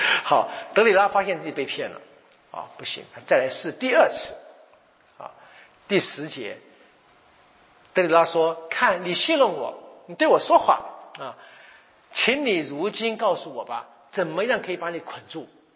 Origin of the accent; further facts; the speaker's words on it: China; 我们其实中国人取名字本来也有些意义的嘛